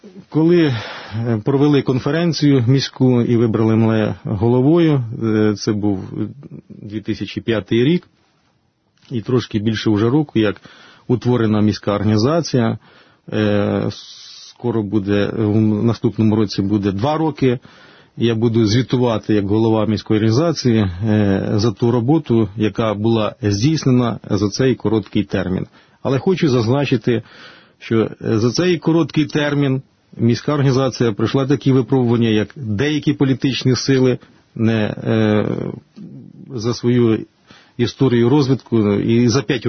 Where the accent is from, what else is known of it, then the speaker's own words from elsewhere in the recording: Bycheva, Zhytomyr Oblast, Ukraine; born there; now in Zhytomyr, Ukraine; я народився в селі Бичева Любарського району Житомирської області. Після закінчення Київського торгово-економічного інституту приїхав по направленню в місто Житомир в 89-му році, де і почав трудову діяльність.